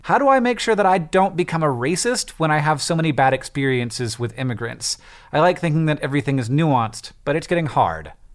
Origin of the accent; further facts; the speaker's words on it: Netherlands; I'm from the Netherlands